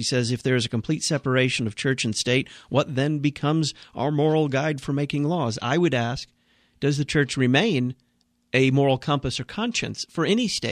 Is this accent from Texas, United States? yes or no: yes; Texas, United States; Because I'm from Texas, and I feel like it on this day.